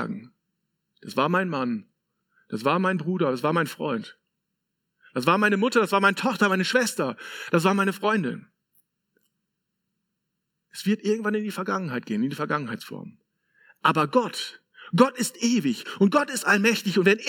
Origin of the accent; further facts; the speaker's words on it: Lower Saxony, Germany; weil ich bin aus Friese.